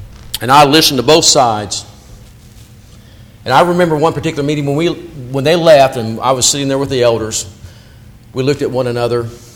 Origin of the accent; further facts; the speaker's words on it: Illinois, United States; Growing up in Central Illinois, I grew up next to an Air Force base, Chanute Air Force Base